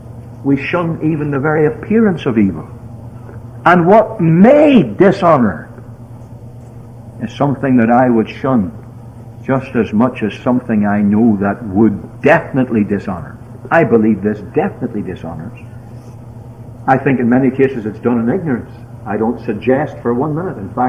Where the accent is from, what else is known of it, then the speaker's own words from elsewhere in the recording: Northern Ireland, United Kingdom; I'm from Northern Ireland